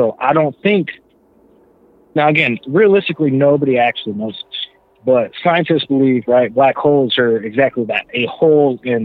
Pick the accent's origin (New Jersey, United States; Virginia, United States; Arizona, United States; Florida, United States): Florida, United States; I'm from Florida.